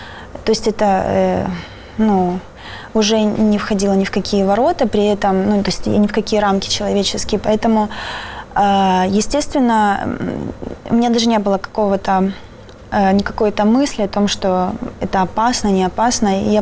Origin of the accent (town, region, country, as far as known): Kerch, Crimea, Ukraine; born or raised there